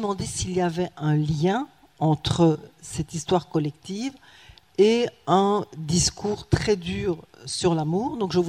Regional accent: Rwanda; also born or lived in Burundi / Democratic Republic of the Congo; je suis né au Burundi, comme l'a dit Jean-Luc. J'ai fait mon enfance au Rwanda.

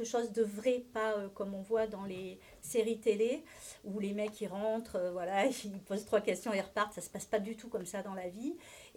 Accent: Aurillac, Auvergne-Rhône-Alpes, France; born there; moi je suis née à Aurillac, donc je suis originaire de là-bas.

